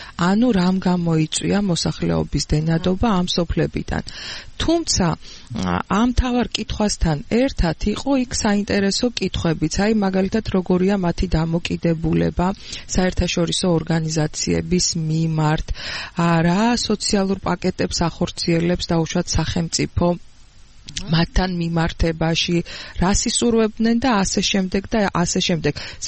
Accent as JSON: {"language": "Georgian", "town": "Tskhinvali", "region": "Shida Kartli", "country": "Georgia", "tie": "born or raised there", "said": "მე თვითონ დაბადებული და გაზრდილი ვარ ცხინვალში"}